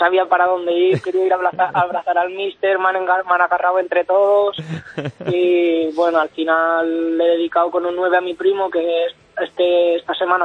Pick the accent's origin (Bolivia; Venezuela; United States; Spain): Spain; Castellón, Valencian Community; Sí, yo soy de Castellón